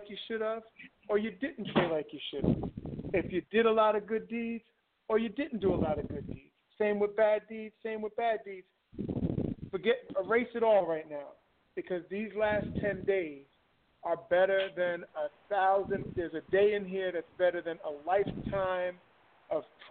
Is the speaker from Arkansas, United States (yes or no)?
no; Winston-Salem, North Carolina, United States; from Winston-Salem, North Carolina.